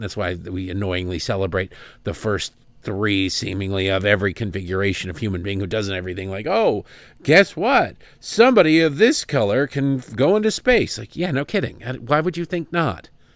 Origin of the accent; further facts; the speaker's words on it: Michigan, United States; 84 and 1980, the Reagan Democrats in Macomb County, Michigan, my hometown.